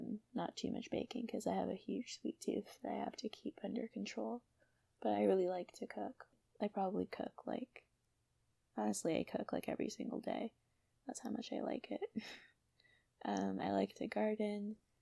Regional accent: Canada; Where am I from? I'm from Canada.

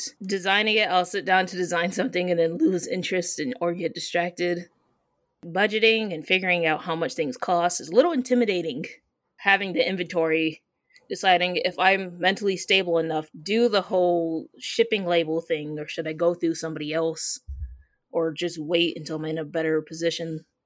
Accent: Michigan, United States; now in Arizona, United States; I'm from Michigan, like the Battle Creek, Detroit area. Mm-hmm. But I live primarily in Arizona. I've moved around a lot, but I consider Arizona to be my home.

